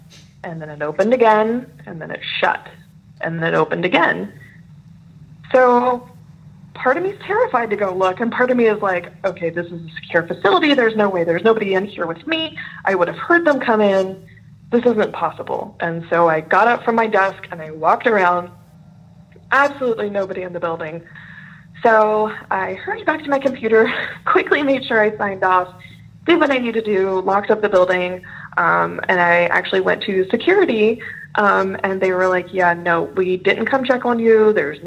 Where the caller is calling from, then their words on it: Virginia, United States; I'm in Northern Virginia.